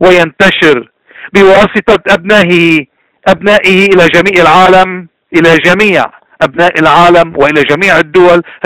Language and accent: Arabic; Lebanon; من أجل أن نخلص كلبنانيين ومعنا يخلص لبنان ويتخلص